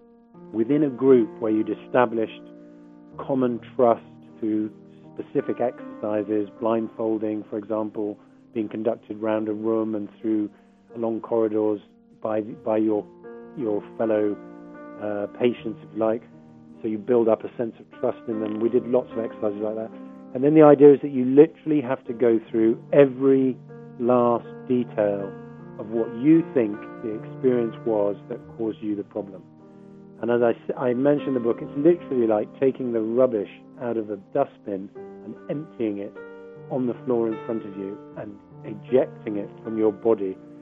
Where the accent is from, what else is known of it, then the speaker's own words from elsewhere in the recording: United Kingdom; I'm a British journalist. I worked for the Times in London for 25 years.